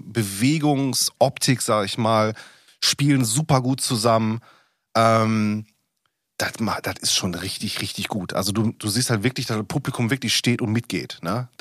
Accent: Essen, North Rhine-Westphalia, Germany; als Essener

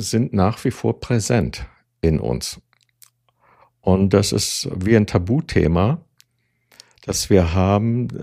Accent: Berlin, Germany; Ich bin in Berlin aufgewachsen.

